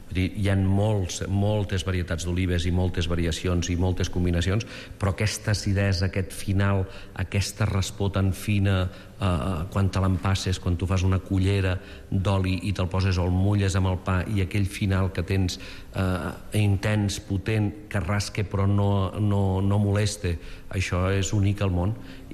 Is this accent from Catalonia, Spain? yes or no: yes; L'Espluga de Francolí, Catalonia, Spain; now in Montblanc, Spain; jo sóc de l'Espluga de Francolí, però visc a Montblanc.